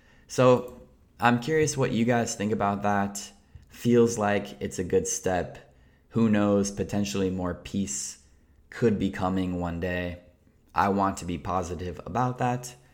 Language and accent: English; Colorado, United States; I'm from Colorado, so I don't really mind colder places.